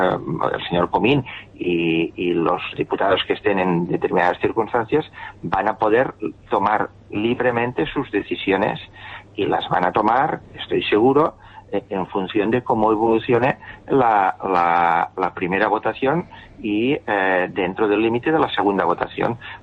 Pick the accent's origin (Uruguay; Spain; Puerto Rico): Spain; Catalonia; Y como los catalanes queremos evitar esto